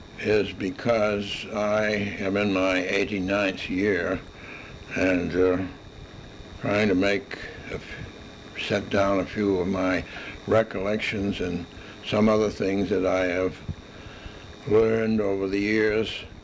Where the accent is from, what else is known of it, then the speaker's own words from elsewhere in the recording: Taunton, Massachusetts, United States; born there; I'm living in the town of Chatham, Massachusetts. And originally, when we came down here, I was born in Taunton. And we used to come down here in the summertime as a boy.